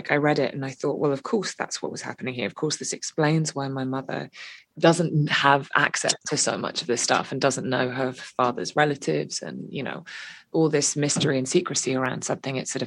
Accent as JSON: {"language": "English", "region": "England", "country": "United Kingdom", "tie": "born or raised there", "said": "I was growing up in the English countryside with an American mother."}